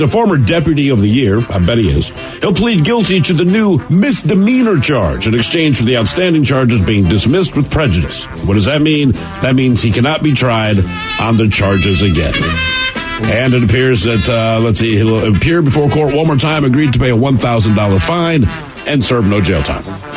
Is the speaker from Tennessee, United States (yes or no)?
no; Baltimore, Maryland, United States; That's my hometown, by the way. Wow. Yep, Baltimore City.